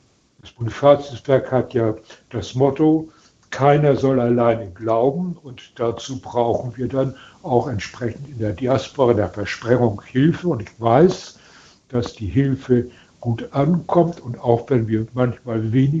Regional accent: Lübeck, Schleswig-Holstein, Germany; ich bin als vertriebenes Flüchtlingskind in Lübeck aufgewachsen.

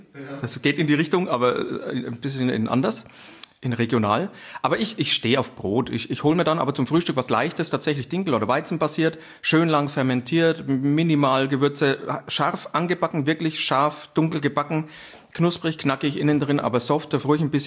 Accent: Bavaria, Germany

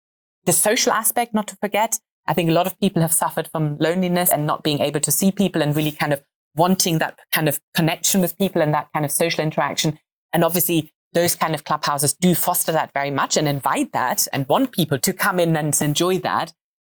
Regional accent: Hamburg, Germany; born or raised there; English is a second language; now in United Kingdom

